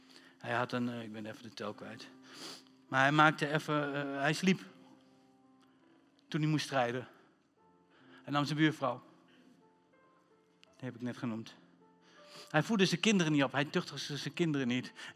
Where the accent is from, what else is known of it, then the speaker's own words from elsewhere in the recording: Ruurlo, Gelderland, Netherlands; Ik kom uit Reurlen, dat is Ruurlo, dat is een klein dorpje.